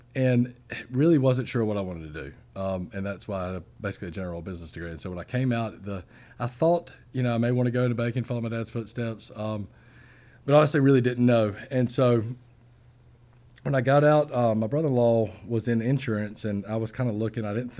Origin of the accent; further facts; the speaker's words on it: Nashville, Georgia, United States; also born or lived in Tifton; I was born actually in Tifton, but born and raised here in Nashville.